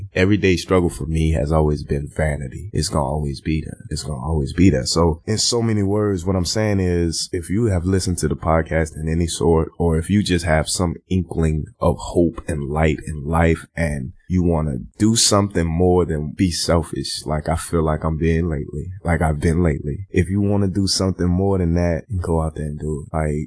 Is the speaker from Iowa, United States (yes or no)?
no; New Orleans, Louisiana, United States; At one time, I thought it was like, I'm from New Orleans, so we're really, really chummy with everybody and anybody.